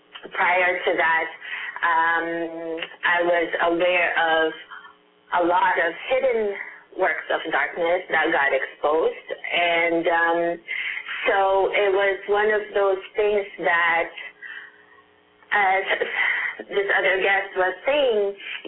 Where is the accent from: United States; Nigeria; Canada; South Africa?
Canada; Toronto, Ontario; So I'm from Toronto, Canada, and my experience is actually a lot different.